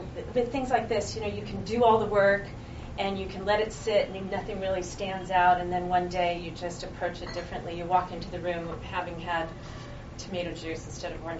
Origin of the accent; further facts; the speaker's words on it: United States; I'm American. I speak English. So let's have this be English.